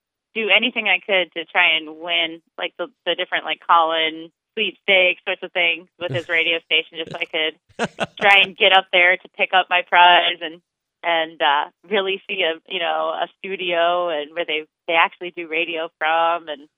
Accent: Fargo, North Dakota, United States; I am from Fargo.

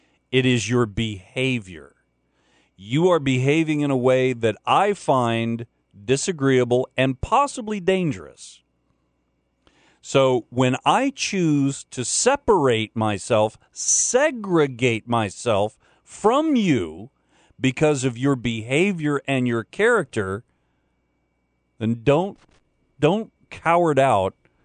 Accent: Florida, United States; I remember as a kid watching the news growing up in Central Florida

